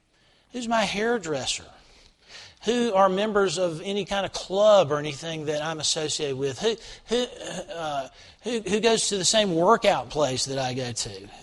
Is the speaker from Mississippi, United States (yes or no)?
yes; Jackson, Mississippi, United States; the ironic thing about that was that I grew up in Jackson, and many of us, my parents would drive up to Canton to buy clothes